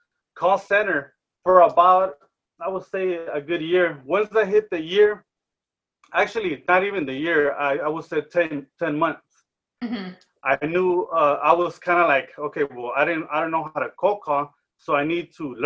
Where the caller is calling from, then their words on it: Rosarito, Baja California, Mexico; Today, I'm tuning in from Rosarito, Baja California.